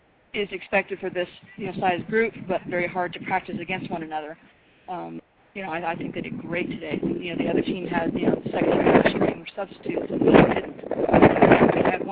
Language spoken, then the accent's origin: English; Rancho Cordova, California, United States; Some of us are from Citrus Heights. I'm from Rancho Cordova. It's all over Sacramento.